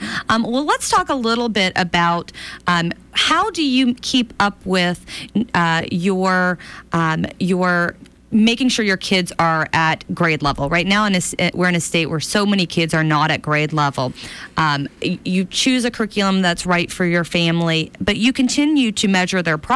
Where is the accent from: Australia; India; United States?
United States; Birmingham, Alabama; I'm from the Birmingham area.